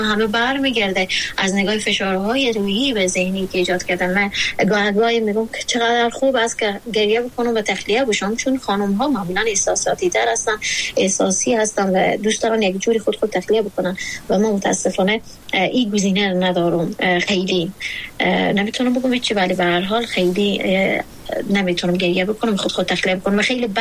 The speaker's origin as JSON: {"language": "Persian", "country": "Afghanistan"}